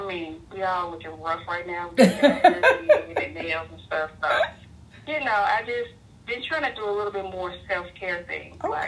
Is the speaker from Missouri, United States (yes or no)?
yes; St. Louis, Missouri, United States; now in Los Angeles, United States; We're originally from Missouri, St. Louis.